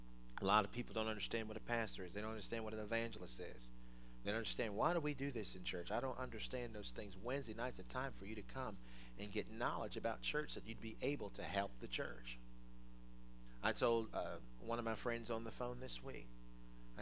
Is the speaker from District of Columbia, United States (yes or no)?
yes; Washington, District of Columbia, United States; The church that I grew up with in Washington, D.C.